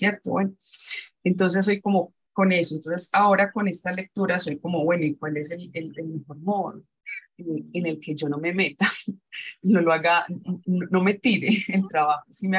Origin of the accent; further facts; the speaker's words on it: Medellín, Antioquia, Colombia; Soy de Colombia, de Medellín.